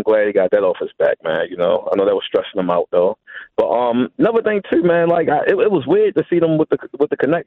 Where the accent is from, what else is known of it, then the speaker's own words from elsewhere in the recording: Maryland, United States; also born or lived in Baltimore; I'm born and raised, man. You know, like, listen, I was born in Sinai Hospital